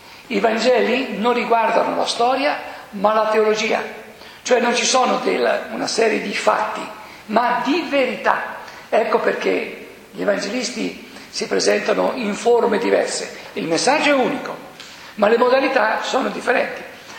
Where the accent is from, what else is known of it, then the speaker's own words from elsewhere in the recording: Ancona, Marche, Italy; Io sono di Ancona, la città dopo la guerra era bombardata